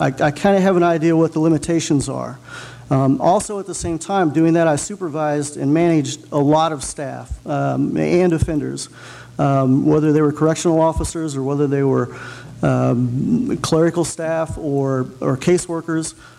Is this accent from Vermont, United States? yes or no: no; Chillicothe, Missouri, United States; I grew up in Chillicothe, Missouri, and I'm the sixth of seven kids, and we lived in a three-bedroom house.